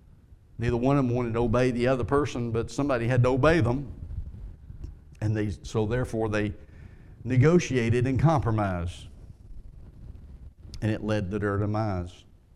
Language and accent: English; the South, United States; I'm from the South. And I said, down south, we have these things called rattlesnakes.